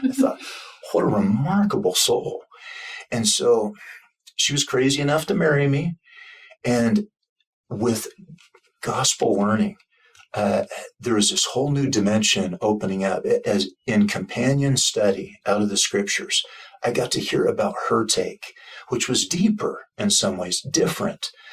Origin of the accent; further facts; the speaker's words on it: Oregon, United States; one of my dearest, closest friends from growing up in Oregon, where we're both from